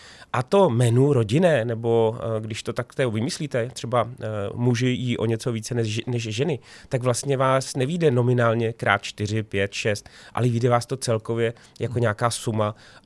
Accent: Prague, Czechia; takže já třeba si dám u nás v Praze, pak si dám v Plzni a pak jdu na Šumavu

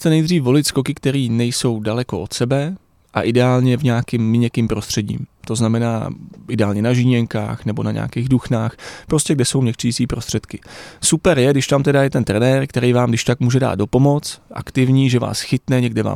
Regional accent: Kladno, Central Bohemian Region, Czechia; Já jsem z Kladna, no.

